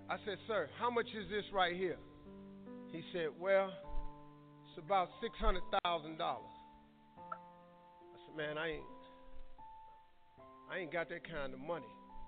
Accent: Cleveland, Ohio, United States; I'm from Cleveland. I do things.

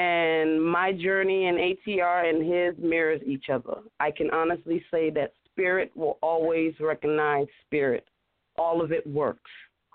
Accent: Beaufort, South Carolina, United States; I am from Beaufort, which is a military town.

